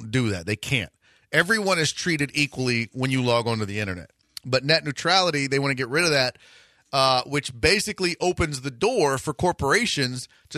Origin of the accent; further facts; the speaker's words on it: New Orleans, Louisiana, United States; Yeah, I'm from New Orleans.